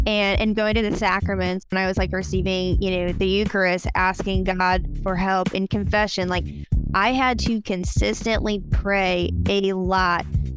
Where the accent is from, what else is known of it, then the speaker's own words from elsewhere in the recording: Peoria, Illinois, United States; now in Nashville, United States; So I'm originally from Peoria, Illinois. We are known for Fulton J. Sheen's hometown and being Caterpillar's kind of former headquarters.